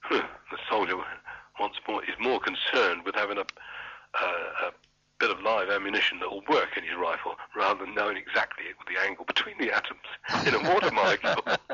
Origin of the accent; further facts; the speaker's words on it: Winchester, South East England, United Kingdom; No, my hometown's Winchester, so living for a start at Winchester, but then I stayed with my brother at Tennington